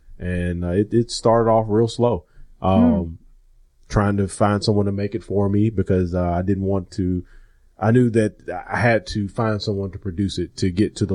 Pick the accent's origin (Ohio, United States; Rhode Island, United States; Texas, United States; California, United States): Texas, United States; Houston; also born or lived in Phoenix; And I grew up in the Southwest, out in Houston, and I lived in Phoenix for a year.